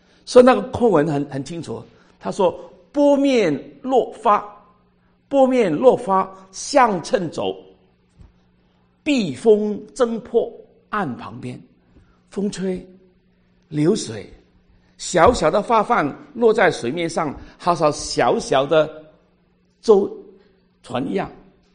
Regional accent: Hong Kong; first language yue; Chinese is a second language; 我是香港人，本来是讲广东话，一听就知道了哈。那么也不太差，还可以，你都明白我所讲的哈。我是香港人，那么我一出生的时候很少就念英文了。

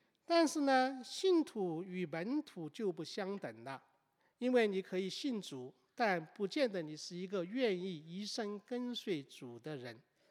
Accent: China; now in United States; 我们从中国来到美国，来到普渡这么有名的大学里面

